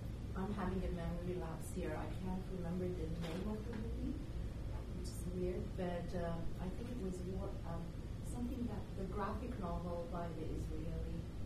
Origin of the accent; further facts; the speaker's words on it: Lebanon; I'm from Lebanon. I've lived through what he describes